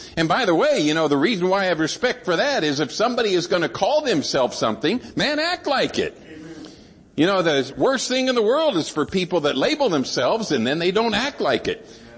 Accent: United States; It's like, man, the Lord was good, and I was born here, and I was able to have opportunity.

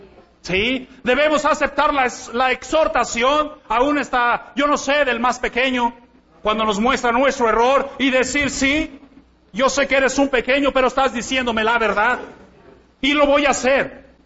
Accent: Mexico; yo vi cómo es que nosotros como mexicanos

